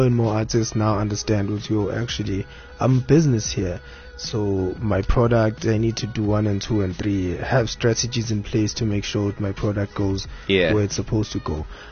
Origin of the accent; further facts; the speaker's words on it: Nkandla, KwaZulu-Natal, South Africa; So I'm from Ezlaleni, Nkandla, you know.